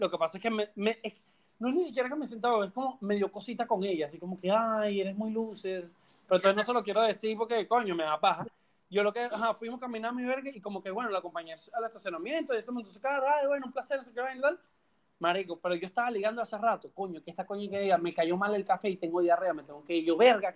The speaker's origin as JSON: {"language": "Spanish", "country": "Canada", "said": "pero lo hago porque soy canadiense y soy polite."}